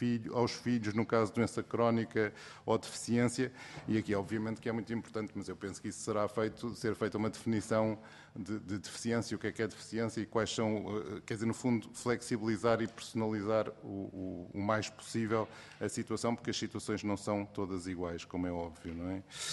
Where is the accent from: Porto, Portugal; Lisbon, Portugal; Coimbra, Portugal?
Lisbon, Portugal; Portanto, eu, como sou de Lisboa